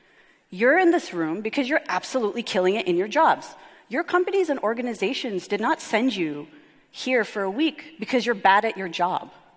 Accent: United States; Everyone, yes, I'm an American.

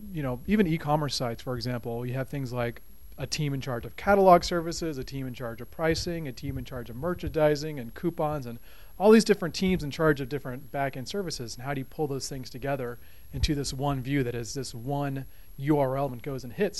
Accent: Austin, Texas, United States; Austin, Texas. I forgot my cowboy hat.

